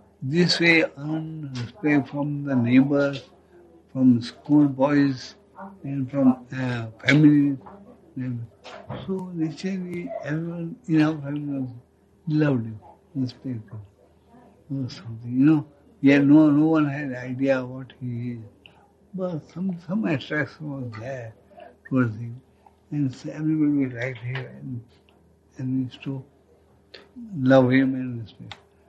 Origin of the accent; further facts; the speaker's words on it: Pune, Maharashtra, India; I was born in Pune. I was staying in Pune next door to Baba's house.